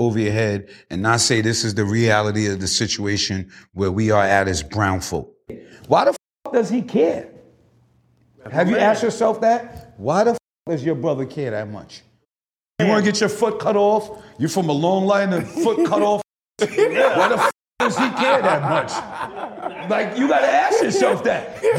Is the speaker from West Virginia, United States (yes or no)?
no; New York City, New York, United States; I'm 47. I'm from New York City. I ain't pork since I was 12.